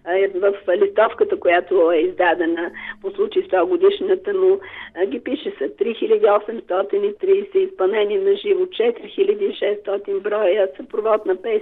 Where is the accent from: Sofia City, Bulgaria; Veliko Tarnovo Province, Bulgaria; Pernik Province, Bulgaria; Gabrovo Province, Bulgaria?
Sofia City, Bulgaria; Sofia; ние живеехме, родени сме в София на улица Милинкамък, аз и брат ми и майка ми в малък апартамент.